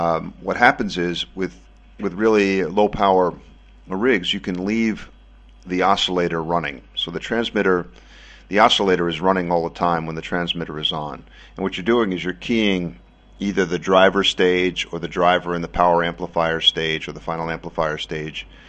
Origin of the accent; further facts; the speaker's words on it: Congers, New York, United States; in the town in what's now suburban New York City that I grew up in Congers, New York.